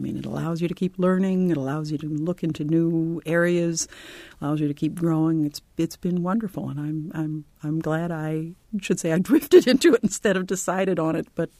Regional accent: Minnesota, United States; Yes, I grew up in Minnesota.

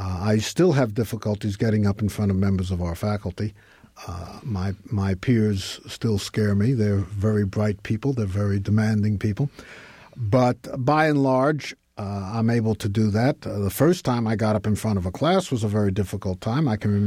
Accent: Brooklyn, New York, United States; I'm from Brooklyn, and we had very, very strong partisan feelings

